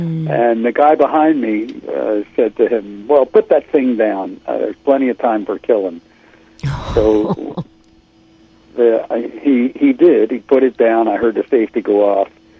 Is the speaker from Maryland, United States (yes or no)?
yes; Baltimore, Maryland, United States; moved away as an adult; also born or lived in Ann Arbor / Philadelphia / Washington, D.C. / Edmonton; now in Tucson, United States; Lived in Baltimore until I was about 34 or so, and moved to Philadelphia, then back to Washington, D.C., and spent most of the last 20 to 30 years of my life in Edmonton, Alber